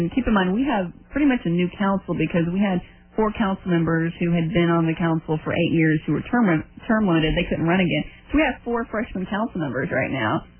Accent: Dallas, Texas, United States; I'm from Dallas and I love the city

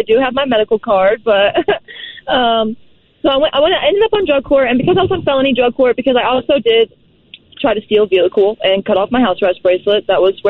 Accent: Dayton, Ohio, United States; So I am originally from Dayton, Ohio.

